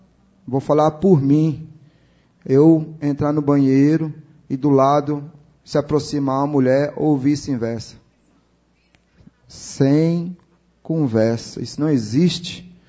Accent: Brazil; Nós, brasileiros, e eu que defendo a bandeira

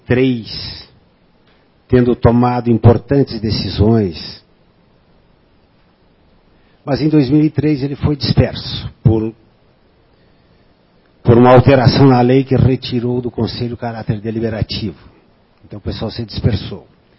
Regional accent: Soledade, Rio Grande do Sul, Brazil; Eu sou gaúcho de Soledade, no Rio Grande do Sul.

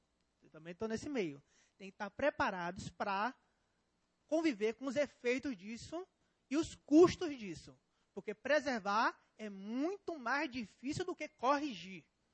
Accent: Itabuna, Bahia, Brazil; now in Formosa, Brazil; Minha cidade hoje é Formosa, mas a cidade de onde eu vim é Itabuna, no sul da Bahia.

